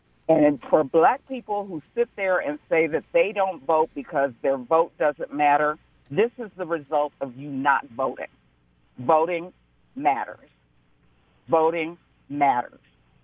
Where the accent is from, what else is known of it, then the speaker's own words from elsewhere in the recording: Buffalo, New York, United States; I am from Buffalo, New York.